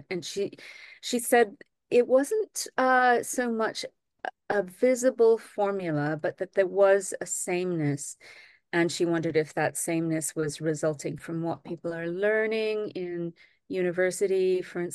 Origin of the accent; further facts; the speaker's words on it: Trinidad & Tobago; I grew up in Trinidad, so I instantly went to, oh goodness.